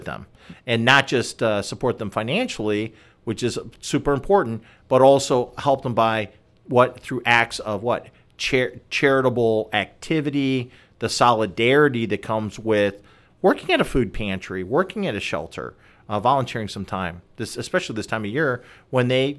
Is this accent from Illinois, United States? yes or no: yes; Chicago, Illinois, United States; So, and then I grew up in and around Chicago